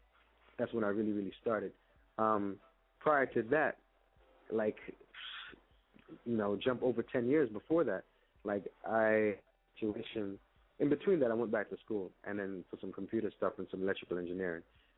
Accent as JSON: {"language": "English", "town": "Kingston", "region": "Kingston Parish", "country": "Jamaica", "tie": "born there", "also_born_or_lived": "Bahamas", "said": "And I was born in Jamaica, one of the roughest parts of Kingston, Jamaica, Kingston 13 on the west, just to be specific."}